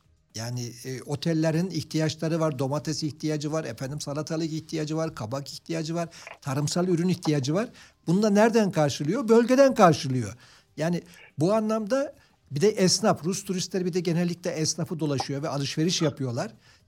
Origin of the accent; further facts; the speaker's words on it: Gazipaşa, Antalya, Turkey; Ben Antalyalıyım, Gazipaşalıyım.